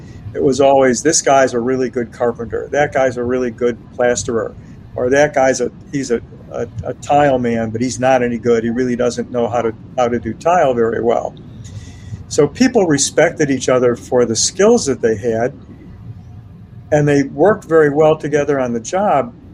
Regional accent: Chicago, Illinois, United States; I think back to when I was, again, a kid growing up in Chicago.

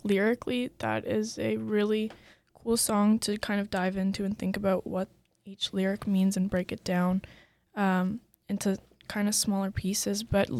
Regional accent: Toronto, Ontario, Canada; now in Waterloo, Canada; I'm from Toronto. That's where I'm born and raised, grew up there.

